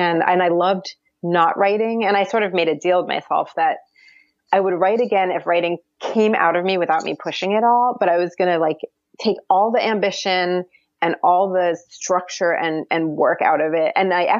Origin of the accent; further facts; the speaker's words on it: Maryland, United States; I'm not from the American South, but like I did grow up in a suburb of Baltimore. So it's not, you know, it's not far.